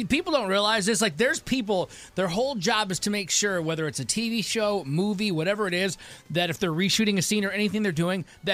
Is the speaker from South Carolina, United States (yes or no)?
no; Michigan, United States; Like, I'm from Michigan originally.